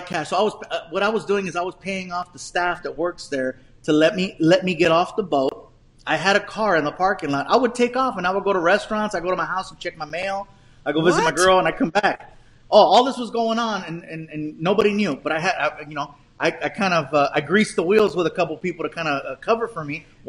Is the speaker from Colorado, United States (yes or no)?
no; California, United States; The hotel was actually in my hometown. It was at the Queen Mary.